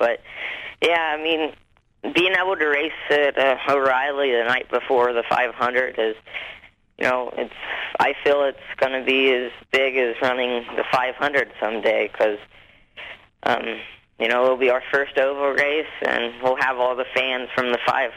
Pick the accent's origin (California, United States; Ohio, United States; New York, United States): Ohio, United States; I'm actually in Ohio, about 2 hours south of Columbus. There's only like 100 people in my town, so we're kind of out in the country.